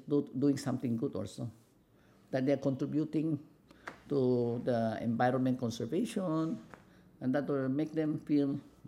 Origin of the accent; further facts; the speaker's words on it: Philippines; from Philippines, from the beautiful islands of Philippines.